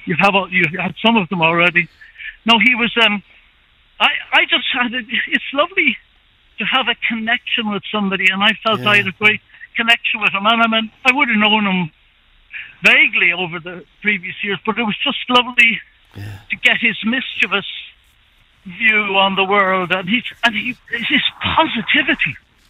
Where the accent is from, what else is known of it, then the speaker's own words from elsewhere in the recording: Dublin, Leinster, Ireland; we're both from Ranelagh, Dublin